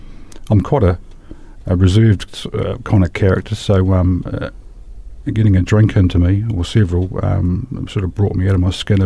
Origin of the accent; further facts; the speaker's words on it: Christchurch, Canterbury, New Zealand; also born or lived in Palmerston North / Dunedin; I was born in Christchurch, and then moved as a youngster up to a little place near Palmerston North for a few years, and then to Dunedin after that for a few years, and then back to Christchurch when I was about 10, I suppose, and been back here ever since.